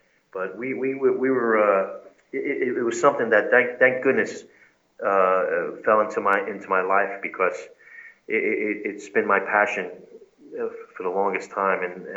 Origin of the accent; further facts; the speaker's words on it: Bronx, New York, United States; Yeah, I mean, growing up in the Bronx, I never saw any haggis there.